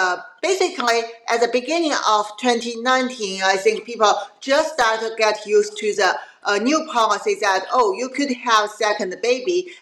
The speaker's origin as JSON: {"language": "English", "town": "Qingdao", "region": "Shandong", "country": "China", "tie": "born or raised there", "second_language": "English", "said": "My mom said the night she gave birth of me in a big public hospital in my hometown, Qingdao, there were another two ladies, also 20s, in the same ward."}